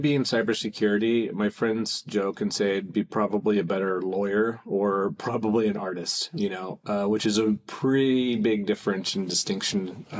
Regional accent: Santa Cruz, California, United States; also born or lived in Colorado, United States; So I went to high school in Colorado, but I grew up in Santa Cruz, California.

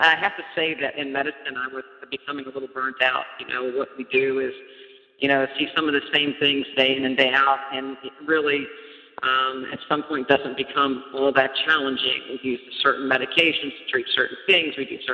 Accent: West Virginia, United States; I grew up in West Virginia, and I butchered hogs, and, we use lard

